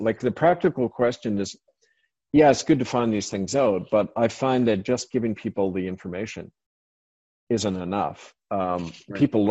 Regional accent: Missouri, United States; You know, it's like, I'm from Missouri, right?

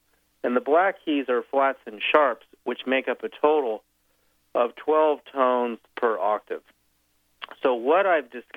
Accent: Canada; also born or lived in Sedona, Arizona / Los Angeles; Before that, I lived in Los Angeles for many decades, and I'm Canadian originally.

